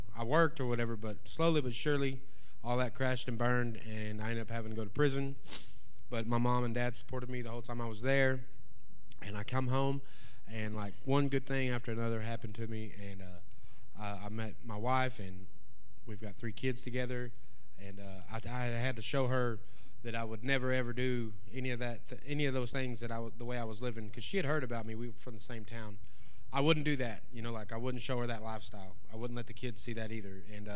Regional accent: Waxahachie, Texas, United States; I'm from Waxahachie, Texas.

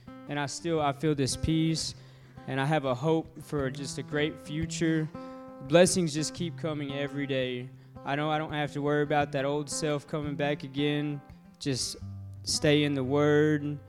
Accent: Fort Worth, Texas, United States; I'm from Fort Worth.

